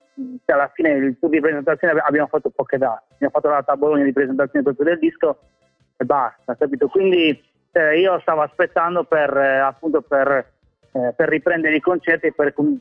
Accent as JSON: {"language": "Italian", "town": "Sassari", "region": "Sardinia", "country": "Italy", "tie": "born or raised there", "moved": "as an adult", "lives_now": "Bologna, Italy", "said": "sono nato a Sassari, poi sono stato fino a 24-25 anni a Sassari, poi mi sono trasferito un po' per cercare lavoro, mi sono trasferito a Bologna, quindi sono qua da Bologna da più di 10 anni"}